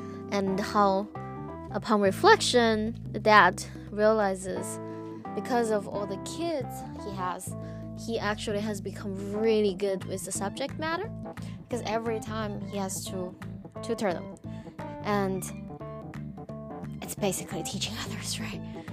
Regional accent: London, United Kingdom; Well, I'm recording this from London, back home.

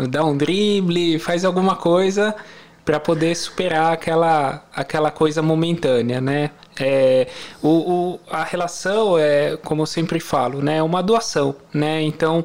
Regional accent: Italy; Portuguese is a second language; É verdade, eu sou italiano.

